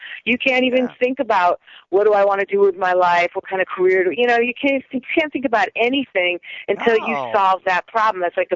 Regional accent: Minneapolis, Minnesota, United States; I grew up in Minneapolis, and I lived in the wilderness for 1 year. My parents took us out of school, and we lived up at the cabin.

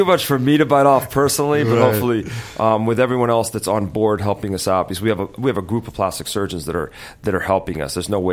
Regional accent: Beverly Hills, California, United States; And I grew up in Beverly Hills, and I guess it's a different part of the world

